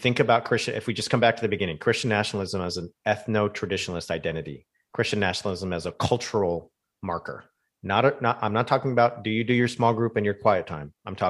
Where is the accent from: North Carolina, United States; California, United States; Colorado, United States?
California, United States; when I grew up in Orange County, it was predominantly white. You know, we're biracial, we're some of the few Asian kids around, right?